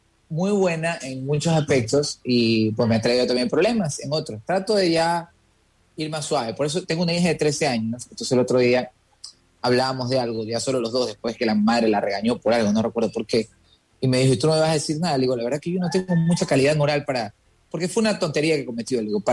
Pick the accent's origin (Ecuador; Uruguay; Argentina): Ecuador; Buena Fe, Los Ríos; also born or lived in Babahoyo; De hecho, nací en Babahoyo, pero me crié toda mi vida en Buena Fe. O sea, mi vida hecha en Buena Fe, por completo.